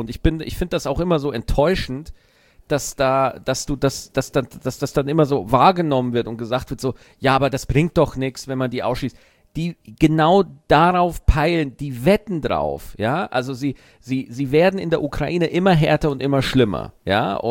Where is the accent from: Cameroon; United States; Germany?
Germany; wir Deutschen